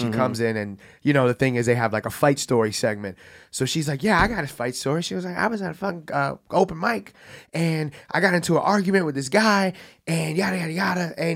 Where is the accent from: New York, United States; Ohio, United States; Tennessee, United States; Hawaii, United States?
New York, United States; Bronx; But you must not be from the Bronx like I'm from the Bronx because we don't say people's names.